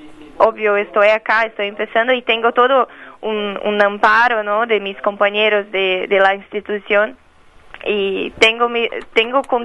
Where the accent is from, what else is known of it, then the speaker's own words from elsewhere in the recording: Rio Grande do Sul, Brazil; Spanish is a second language; Yo soy de Río Grande del Sur, soy gaucha.